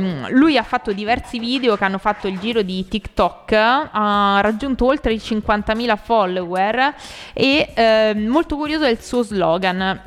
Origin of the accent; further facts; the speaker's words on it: Contigliano, Lazio, Italy; Anche nel mio paese Contigliano ci sono state le amministrative e si è riconfermato il sindaco che era uscente, appunto.